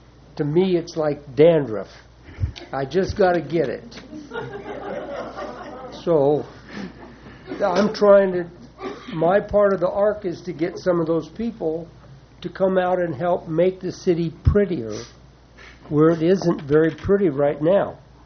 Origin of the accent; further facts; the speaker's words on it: Arroyo Grande, California, United States; I'm from Arroyo Grande, which we have some transient people in our town, too.